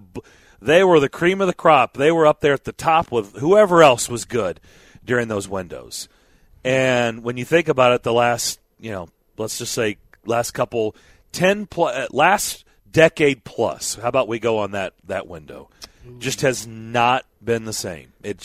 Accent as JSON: {"language": "English", "town": "Lexington", "region": "Kentucky", "country": "United States", "tie": "born or raised there", "said": "And a kid growing up in Lexington, Kentucky, you didn't miss Kentucky and Indiana ever."}